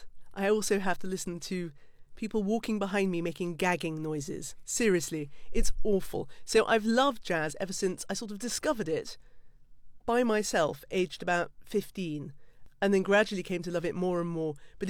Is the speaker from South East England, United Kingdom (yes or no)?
yes; Oxford, South East England, United Kingdom; I grew up in North Oxford where everyone is, you know, basically too brainy to exist.